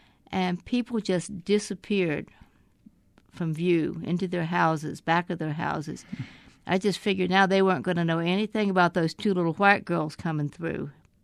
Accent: the South, United States; Of course I'm proud of being a Southerner.

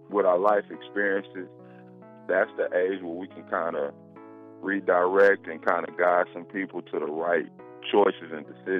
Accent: Austin, Texas, United States; I'm originally from Austin, Texas. I'm back home now.

